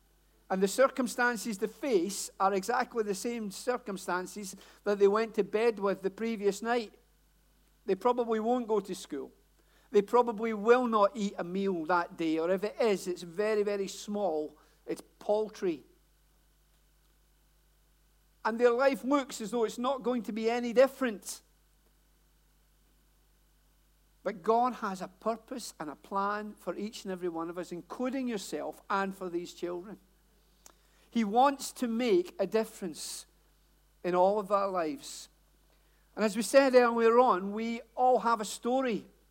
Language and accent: English; Glasgow, Scotland, United Kingdom; accent: Glasgow; And as you can tell, my accent is not London, Hellingdon, any of that. Born and bred in Glasgow. Believe it or not, I have not lived there for more than almost 40 years.